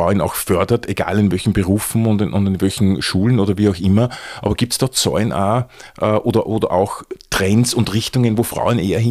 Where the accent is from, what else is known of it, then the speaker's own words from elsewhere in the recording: Austria; glaubst du, dass da bei uns in Österreich in den letzten 30 Jahren da vielleicht sogar ein bisschen was verschlafen worden ist?